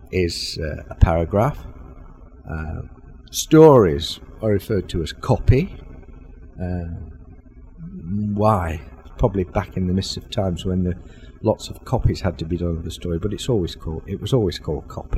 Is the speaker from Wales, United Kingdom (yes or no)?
no; Manchester, North West England, United Kingdom; I grew up in Manchester.